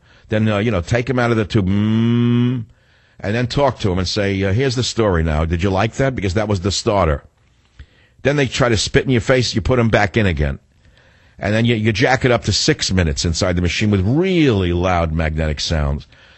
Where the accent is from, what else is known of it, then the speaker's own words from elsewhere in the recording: New York, United States; accent: New York; I almost sounded like I was from New York for a minute. I better be careful. I meant to say summer. No, I reverted back to my New York accent.